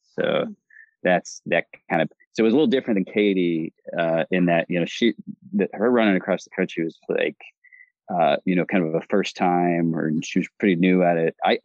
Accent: Indiana, United States; I grew up on a farm in Indiana, close to Indianapolis.

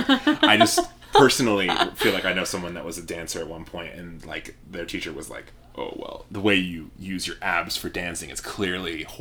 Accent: New York, United States; I'm from New York, for people that didn't know

